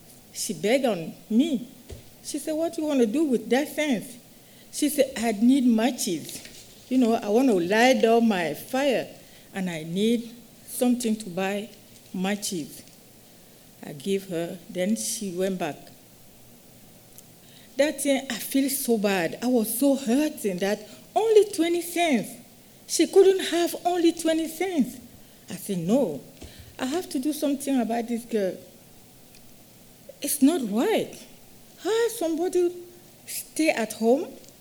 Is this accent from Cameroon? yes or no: yes; Cameroon; first language French; English is a second language; moved away as an adult; I was born and raised in Cameroon, Africa. I am 26 years nurse retired. I speak French like my first language and other different languages.